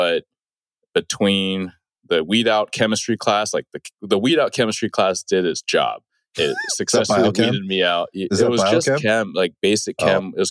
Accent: Pacific Northwest, United States; also born or lived in Memphis, Tennessee; I was born in Tennessee. Don't have the accent, but I moved from Memphis when I was roughly 8 to the Pacific Northwest, where I reside now, right?

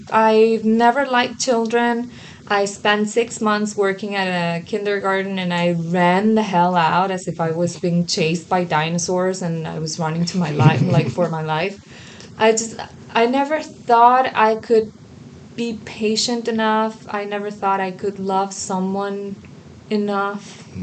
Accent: Mexico; English is a second language; I'm from Mexico. So if my pronunciation gets weird, sorry.

